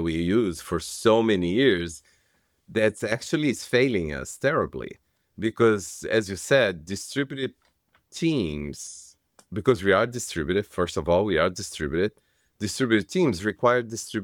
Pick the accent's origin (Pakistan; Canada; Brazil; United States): Brazil; moved away; A long time ago, I came from Brazil as an immigrant.